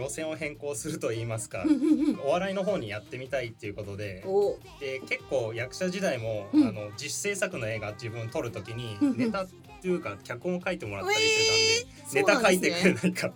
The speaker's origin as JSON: {"language": "Japanese", "town": "Yūki", "region": "Ibaraki", "country": "Japan", "said": "茨城県結城市出身です。"}